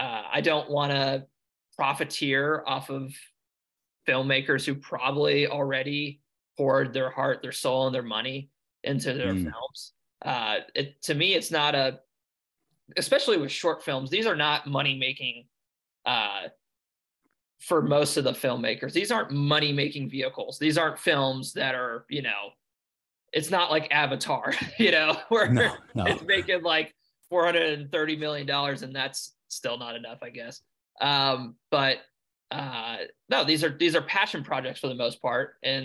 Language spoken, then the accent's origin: English; Cincinnati, Ohio, United States; I'm from Ohio, Cincinnati, Ohio. And like a little suburb outside of Cincinnati, Ohio. And I've kind of just been an Ohio kid, I guess, my whole life.